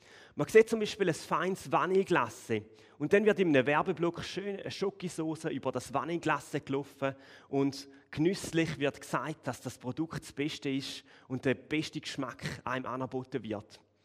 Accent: Thurgau, Switzerland; Aber ich bin vom Dialekt her auch kein Bündner. Also meine Wurzeln sind zwar aus dem Bündnerland, aber ich komme ursprünglich aus dem Thurgau.

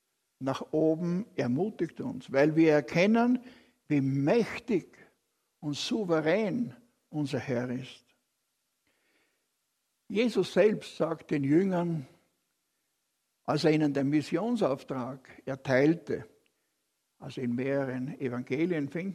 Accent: Austria; So werde ich als Österreicher sowieso kaum mit dem amerikanischen Präsidenten sprechen können.

